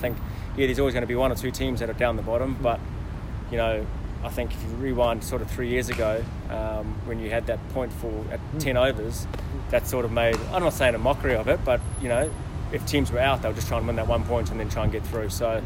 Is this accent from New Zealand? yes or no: yes; New Zealand; We've had to scrap, and, you know, being a Kiwi, we scrap all the time.